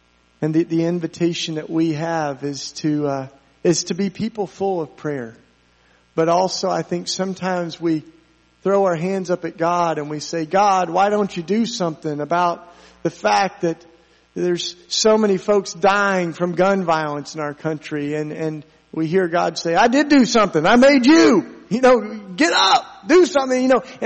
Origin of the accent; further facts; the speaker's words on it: Tennessee, United States; It's a Tennessee story, because I grew up down in Appalachia, you know, where we baled hay and things like that.